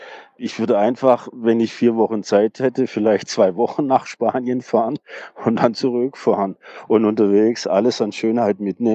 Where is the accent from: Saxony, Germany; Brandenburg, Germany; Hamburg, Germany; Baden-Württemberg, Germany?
Baden-Württemberg, Germany; Tübingen; Ich bin aus Tübingen, ich fahre gern auf die Schwäbische Alb.